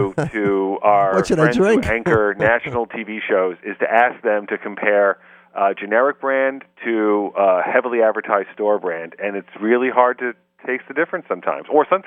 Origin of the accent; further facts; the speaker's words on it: Windsor Terrace, New York, United States; now in Brooklyn, United States; I'm going to defy the cultural stereotype. I'm from Windsor Terrace.